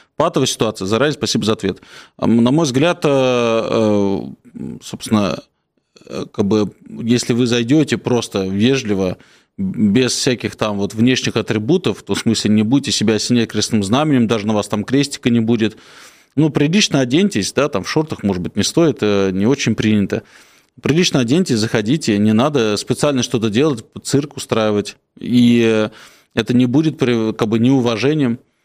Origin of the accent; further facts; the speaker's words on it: Moscow, Russia; Конечно, я коренной москвич. Я коренной москвич, уезжайте все отсюда, наконец-то.